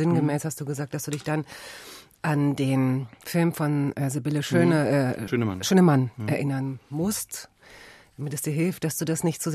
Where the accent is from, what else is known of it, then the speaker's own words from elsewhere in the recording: West Germany, Germany; also ich kann es mir als Westdeutsche schlecht vorstellen.